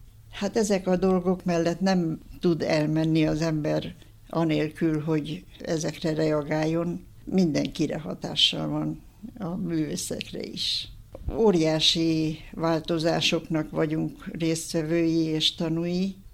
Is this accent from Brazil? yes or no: no; Transylvania, Romania; Én a második világháború végén születtem. lettem. Amikor óriási változások történtek a világban, és itthon nálunk is. Erdélyben élő magyar közösségünk akkor vált töredék nemzetté saját szülőföldjén.